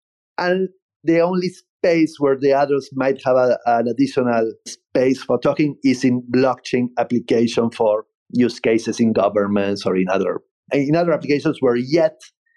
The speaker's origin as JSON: {"language": "English", "country": "Argentina", "said": "we are from Argentina, but once we did it in Argentina, we oversold all the tickets"}